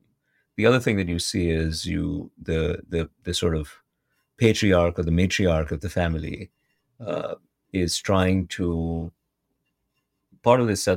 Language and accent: English; Chile; I'm from Chile. Chile is a small economy.